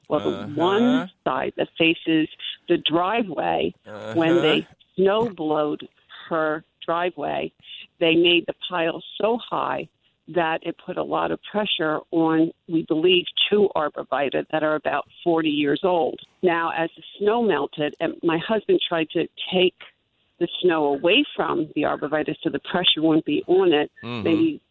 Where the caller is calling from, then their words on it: Whitehall, Pennsylvania, United States; I'm calling from Whitehall, Pennsylvania.